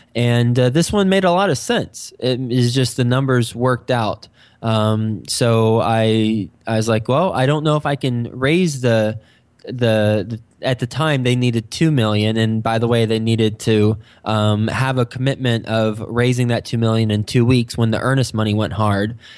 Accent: Texas, United States; also born or lived in New York City; now in Cincinnati, United States; Well, I am from Texas. And I moved straight from Texas to New York City, was there for 10 years, and then about 2 months ago, I moved to Cincinnati.

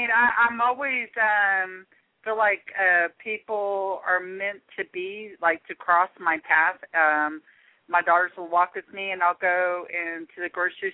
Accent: Laramie, Wyoming, United States; And I'm her niece. We're from Laramie, Wyoming.

